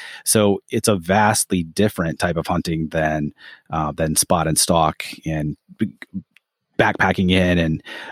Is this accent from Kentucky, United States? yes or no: yes; Kentucky, United States; How for me, growing up in Kentucky and hunting on private land and, you know, you got 50, 60 acres, maybe a couple hundred if you're lucky.